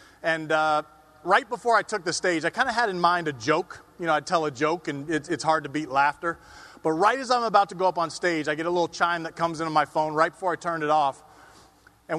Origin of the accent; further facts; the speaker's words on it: California, United States; I had the good sense, even growing up in California, to marry a beautiful gal from Kentucky.